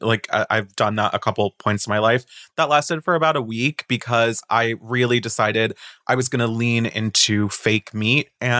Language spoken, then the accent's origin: English; Boca Raton, Florida, United States; I'm from Boca Raton, which, you know, we referred to when I was a kid as God's waiting room because it is where old people go to die.